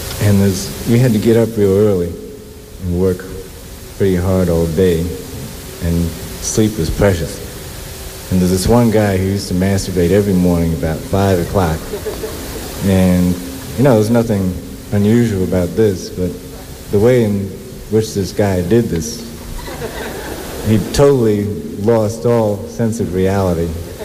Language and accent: English; Florida, United States; I grew up in Florida and along the side of a road down there